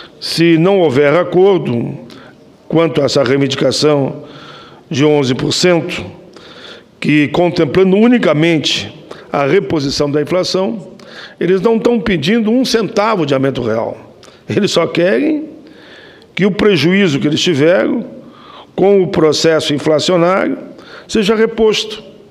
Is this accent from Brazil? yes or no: yes; Caxias do Sul, Rio Grande do Sul, Brazil; lá na minha cidade, em Caxias do Sul